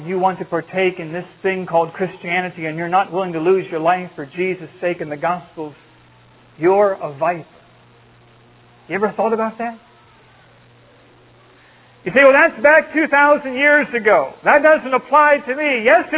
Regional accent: Ohio, United States; I was from Ohio, and pride, proud, my heart, calling back home, writing.

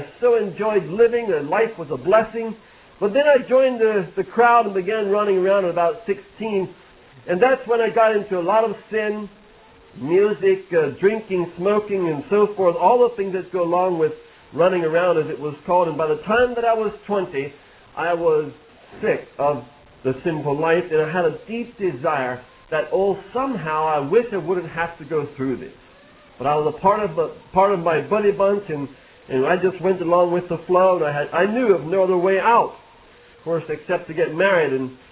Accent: Pennsylvania, United States; I grew up in Lancaster County as an Amish boy.

